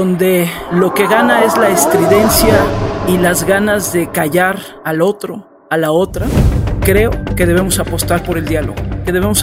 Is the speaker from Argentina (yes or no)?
no; Mexico; Recuerden que el 2 de junio son las elecciones aquí en México, en mi país.